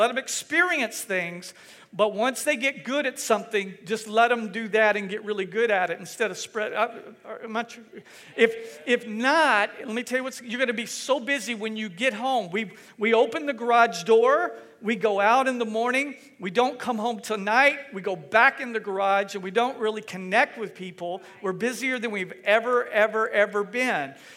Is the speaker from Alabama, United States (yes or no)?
no; Texas, United States; moved away as an adult; now in Louisiana, United States; I'm not originally from here. Heidi and I aren't. We're from Texas. But we got to Louisiana as quick as we could. Louisiana's home, and so we love it here.